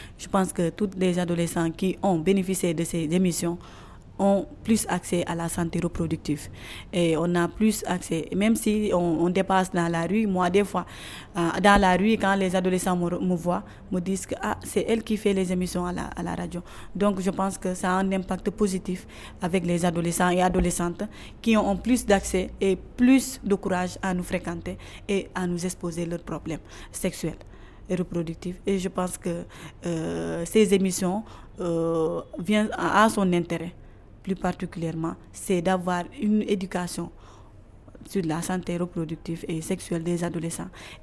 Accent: Kédougou, Senegal; Kédougou, c'est ma ville natale.

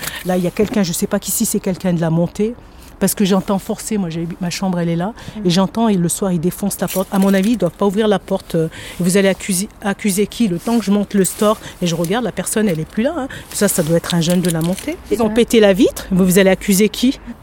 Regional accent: Fontaine, France; born there; Moi, je suis née à Fontaine, je vous dis, j'habite Fontaine

